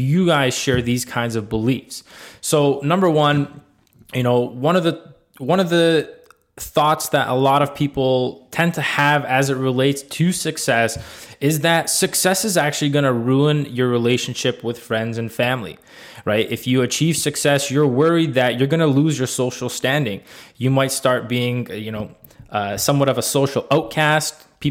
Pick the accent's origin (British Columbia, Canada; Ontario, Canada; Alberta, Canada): Ontario, Canada; Toronto; As you guys know, we're from Toronto.